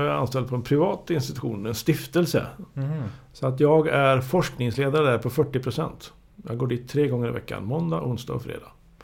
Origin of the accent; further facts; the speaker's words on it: Sweden; jag är svensk trots allt.